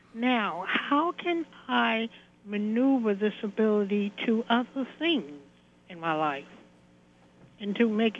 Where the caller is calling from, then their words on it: Brooklyn, New York, United States; I'm calling from Brooklyn.